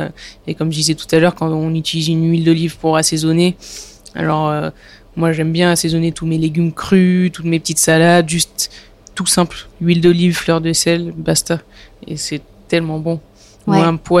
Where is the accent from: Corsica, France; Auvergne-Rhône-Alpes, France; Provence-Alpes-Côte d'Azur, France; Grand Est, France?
Provence-Alpes-Côte d'Azur, France; Nice; parce que je suis niçoise et qu'il y a plein d'oliviers à Nice